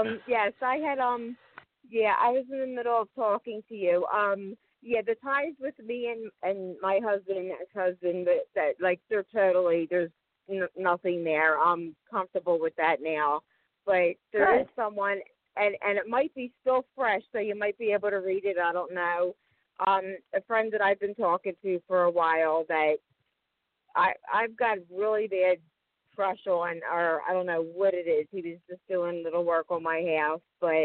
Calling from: Philadelphia, Pennsylvania, United States; Oh, hello. Hi … I'm from Philadelphia, Pennsylvania.

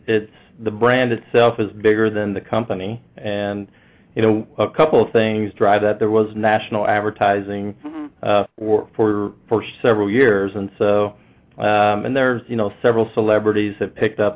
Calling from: Austin, Texas, United States; Well, I am calling from Austin, Texas. It's probably mid-80s.

